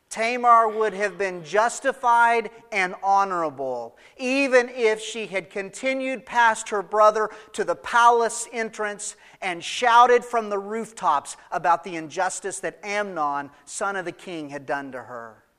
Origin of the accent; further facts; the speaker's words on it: New Mexico, United States; I grew up in New Mexico, so I have pretty graphic images of what desolate looks like.